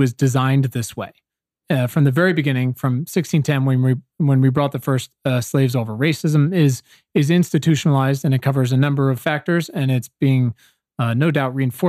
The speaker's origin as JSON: {"language": "English", "region": "Virginia", "country": "United States", "said": "I'm from Southeastern Virginia. My high school's 50% black"}